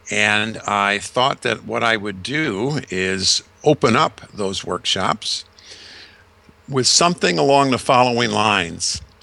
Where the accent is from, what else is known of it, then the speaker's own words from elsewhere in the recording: Michigan, United States; Because in the mid-50s, as I was growing up in Western Michigan and had a newspaper route, I would earn a little money, probably a couple bucks every week.